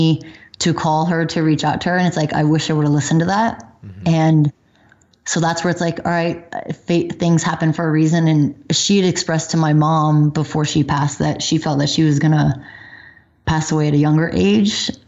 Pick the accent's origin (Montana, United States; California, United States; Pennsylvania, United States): Montana, United States; We grew up in Montana. So most of our friends and family from there